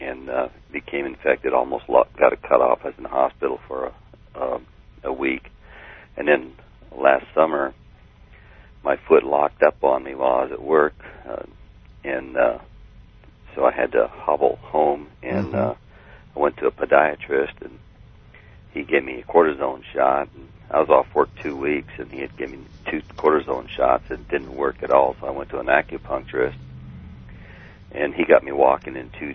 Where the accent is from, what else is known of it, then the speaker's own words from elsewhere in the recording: Norwalk, California, United States; I'm a construction worker, and I'm from Norwalk, California.